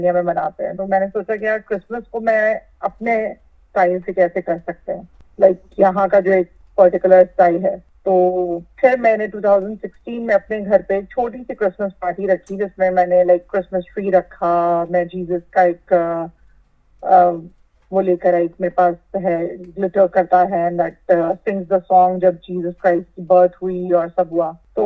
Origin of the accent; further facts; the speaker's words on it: Lucknow, Uttar Pradesh, India; now in Australia; पूरा नाम, और क्या कहते हैं, मैं हिंदुस्तान में लखनऊ से हूँ और मैं ऑस्ट्रेलिया जो है ये कहते हैं 2016 में माइग्रेट करी थी।